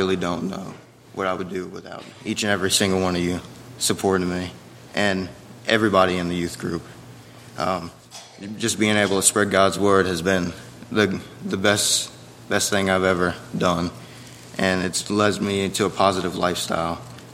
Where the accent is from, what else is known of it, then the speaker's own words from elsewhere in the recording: Winston-Salem, North Carolina, United States; born there; I was born in Winston-Salem, North Carolina, and I've grown up loving baseball and golf